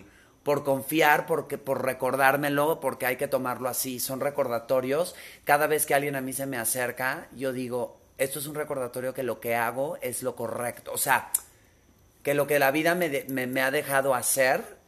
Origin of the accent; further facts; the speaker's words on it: Mexico; Y uno como mexicano, cuando te dicen es mexicano, se cuestiona cosas.